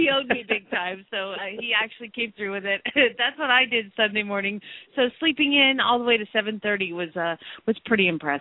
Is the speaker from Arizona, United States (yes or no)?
yes; Phoenix, Arizona, United States; from Phoenix, Arizona